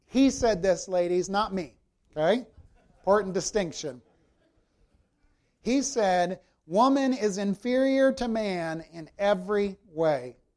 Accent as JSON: {"language": "English", "region": "South Carolina", "country": "United States", "said": "I'm not from Calgary either, friends. I'm from South Carolina."}